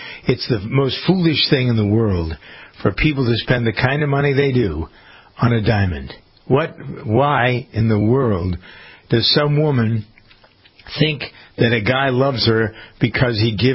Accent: United States; I mean, as much as I, as American, leaves a lot to be desired

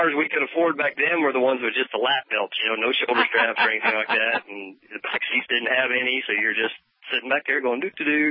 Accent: Texas, United States; I grew up in Texas, and a good friend of mine, he's a state trooper down there

